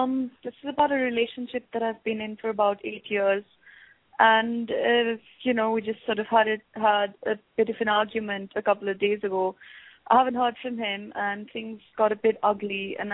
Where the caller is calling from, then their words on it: India; I'm calling from India, actually.